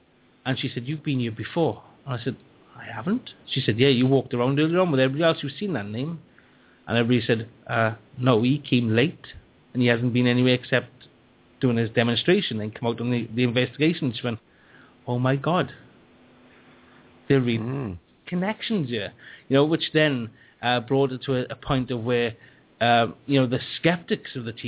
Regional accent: Wales, United Kingdom; You know, I'm being a Welsh man

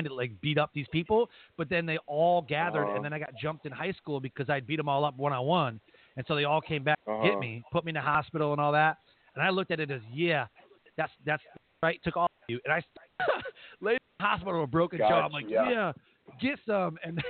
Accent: Detroit, Michigan, United States; I grew up in Detroit, like poverty, like middle class, like lower than middle class.

